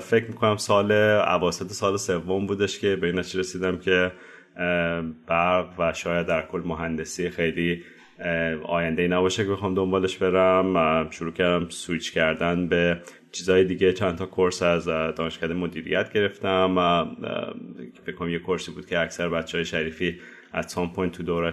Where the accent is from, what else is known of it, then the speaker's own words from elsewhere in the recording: Tehran, Tehran Province, Iran; born there; من بهمن 1365 تهران به دنیا اومدم.